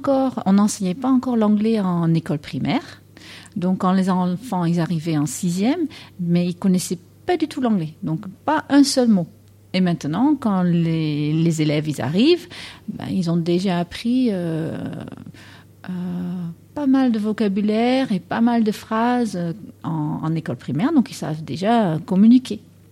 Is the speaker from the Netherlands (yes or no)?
yes; Netherlands; French is a second language; now in France; Tu as bien entendu que j'ai un accent. Je viens des Pays-Bas.